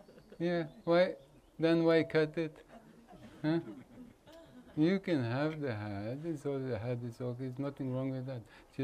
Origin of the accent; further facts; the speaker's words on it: India; I grew up in India. I know the sacred India